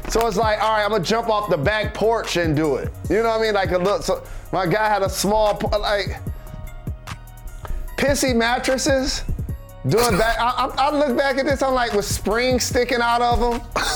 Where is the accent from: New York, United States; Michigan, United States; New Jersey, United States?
Michigan, United States; And remember, I'm from Michigan. So it's wintertime we doing this.